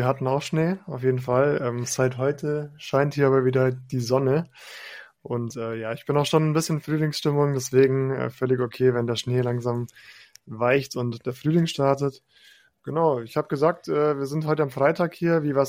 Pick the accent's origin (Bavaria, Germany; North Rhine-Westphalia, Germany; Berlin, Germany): Bavaria, Germany; servus zusammen, wie man bei uns in Bayern sagt